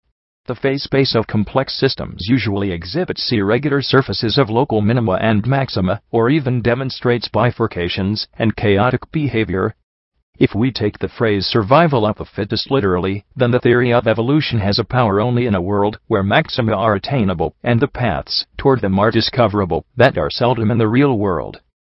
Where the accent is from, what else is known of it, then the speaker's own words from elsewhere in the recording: Freiburg, Baden-Württemberg, Germany; I'm from Freiburg.